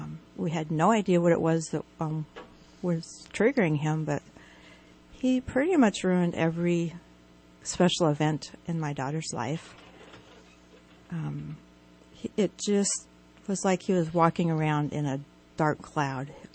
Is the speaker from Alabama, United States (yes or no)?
no; Redding, California, United States; I am from Reading, been here in Shasta County since I was 2 years old.